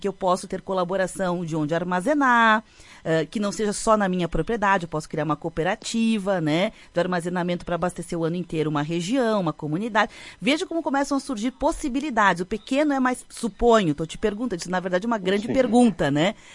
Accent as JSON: {"language": "Portuguese", "country": "Brazil", "said": "Nós descobrimos, enquanto brasileiros, que o arroz produzido no Brasil, ele tem um destino certo"}